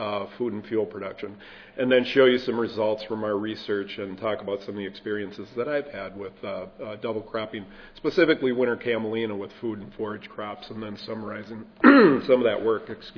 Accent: Midwest, United States; I come from the Midwestern Corn Belt region, and it's mostly corn and soybean

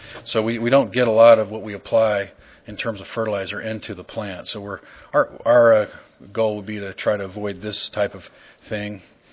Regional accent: Idaho, United States; And my family farms potatoes. I'm from Idaho. I'm an Idaho boy.

